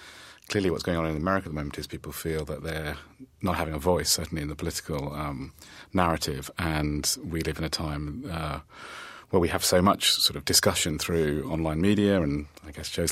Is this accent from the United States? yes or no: no; England, United Kingdom; because I'm from England